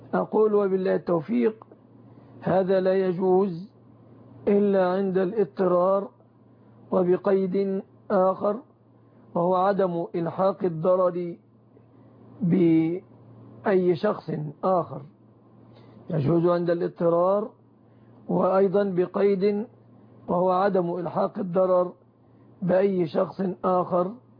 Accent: Egypt; وكذلك بحجب المواقع الإباحية عن بلادنا مصر،

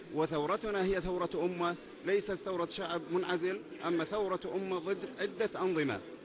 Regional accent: Al-Quriyah, Deir ez-Zor Governorate, Syria; ولكن نحن من سوريا، من القورية، من مدينة الأمجاد والتاريخ

